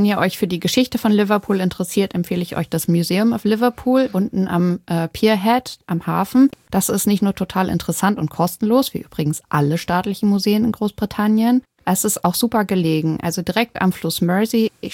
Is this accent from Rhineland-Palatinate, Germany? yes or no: no; Hamburg, Germany; Also ich muss sagen, als Hamburgerin habe ich mich ganz zu Hause gefühlt.